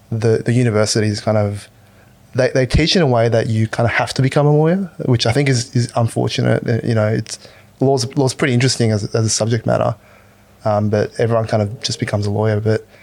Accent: Sydney, New South Wales, Australia; And then, yeah, we grew up in Sydney, the northern suburbs

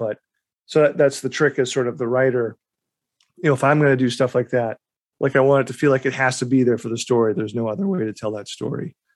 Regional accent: United States; as an American, not knowing much about the geography of Australia

